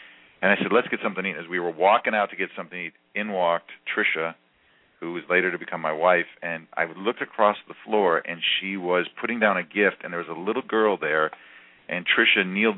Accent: Greece; and I'm Greek, and I had been looking for a Greek wife for years.

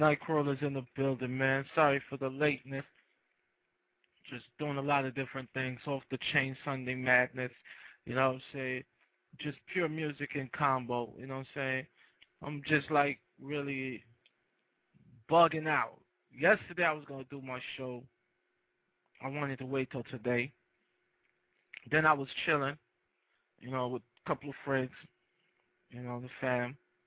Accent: California, United States; Then in California, yay. My hometown, Inland Empire, salute.

